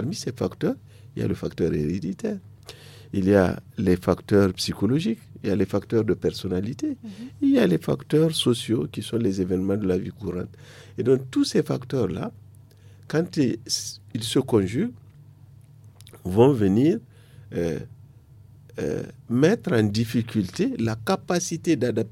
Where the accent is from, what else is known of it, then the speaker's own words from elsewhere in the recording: Niger; Mais bien sûr, ça me dit beaucoup de choses, puisque je suis nigérien.